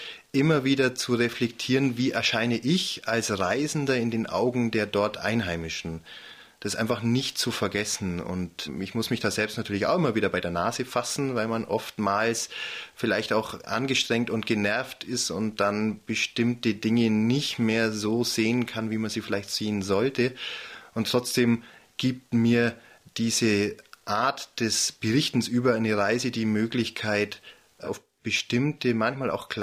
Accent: Germany; als Deutscher kommt man ja nahezu in jedes Land rein, darf einreisen, hat selten mal eine Grenze, die nicht zu überwinden ist.

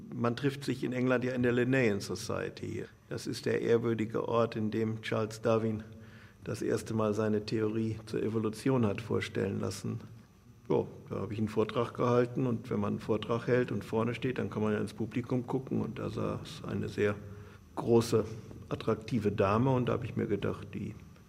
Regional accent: West Germany, Germany; Ich bin 84 und 2005 mal für ein paar Tage jeweils in Berlin gewesen. Ich bin ja in Westdeutschland aufgewachsen

